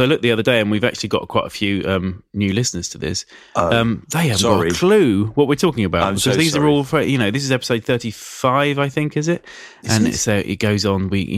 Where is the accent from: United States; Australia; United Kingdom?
United Kingdom; South West England; Don't let the fact that I'm Cornish influence your decisions.